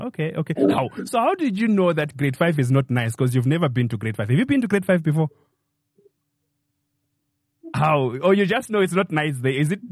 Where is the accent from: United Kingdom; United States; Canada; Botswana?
Botswana; Selibe Phikwe, Central District; English is a second language; I am from Selibe Pikwe Phase 1 in Botswana, and I can speak Setswana.